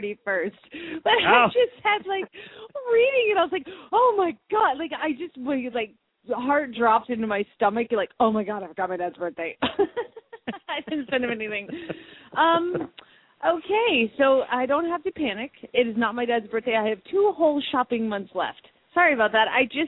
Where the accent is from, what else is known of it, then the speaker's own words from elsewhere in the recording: Phoenix, Arizona, United States; from Phoenix, Arizona